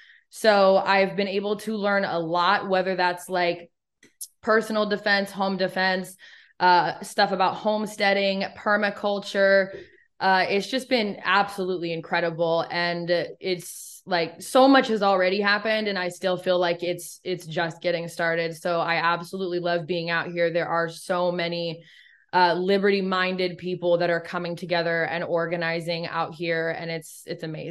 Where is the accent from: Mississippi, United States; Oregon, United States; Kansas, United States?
Oregon, United States; Eugene; also born or lived in Los Angeles; I am from Eugene.